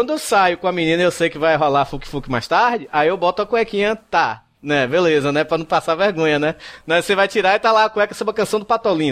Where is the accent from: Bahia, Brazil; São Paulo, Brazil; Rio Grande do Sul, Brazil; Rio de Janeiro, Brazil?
Bahia, Brazil; Salvador; moved away; Eu morava em Salvador ainda, né? Eu sou de Salvador, né? Eu morava em Salvador ainda